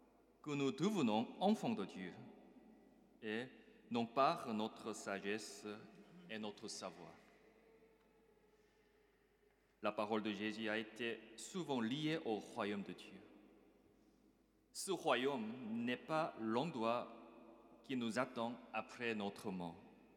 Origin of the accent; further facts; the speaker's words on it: South Korea; Et aujourd'hui, le 5 juillet, chez nous en Corée